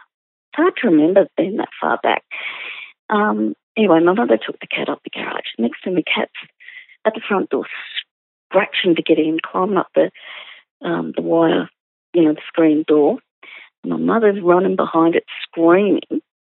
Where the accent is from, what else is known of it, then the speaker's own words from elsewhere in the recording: Sydney, New South Wales, Australia; my parents built the house that I grew up in 1962. I grew up in the Sydney suburb of Ryde.